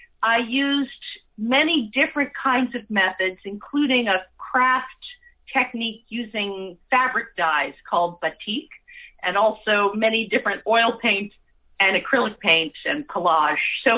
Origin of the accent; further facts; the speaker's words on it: St. Petersburg, Florida, United States; which is in my hometown, on the coast of Tampa Bay, where I grew up.